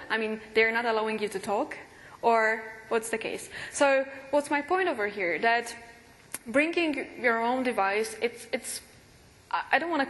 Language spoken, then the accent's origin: English; Poland; English is a second language; I'm from Poland. We need visas.